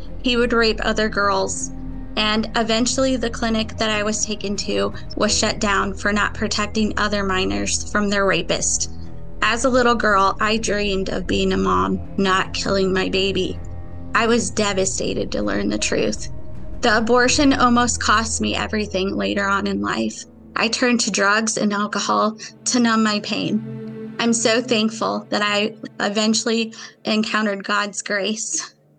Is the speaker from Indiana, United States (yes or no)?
yes; Indiana, United States; I am from Indiana.